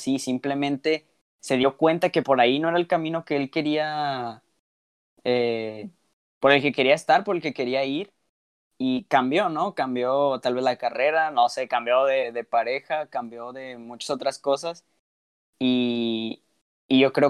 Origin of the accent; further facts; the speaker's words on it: Nuevo León, Mexico; nosotros como mexicanos no recibimos, o como ciudadanos de Nuevo León